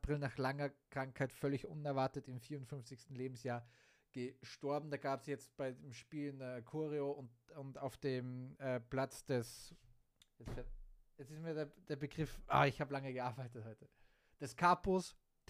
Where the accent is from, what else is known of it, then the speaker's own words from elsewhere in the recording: Graz, Styria, Austria; Also natürlich als Ex-Grazer und als Grazer Jung freut es mich sehr für ihn